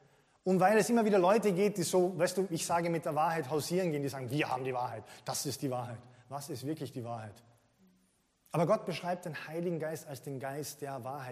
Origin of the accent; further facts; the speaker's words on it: Carinthia, Austria; Ich bin nicht in Wien aufgewachsen, okay, sondern in Kärnten, in den Bergen.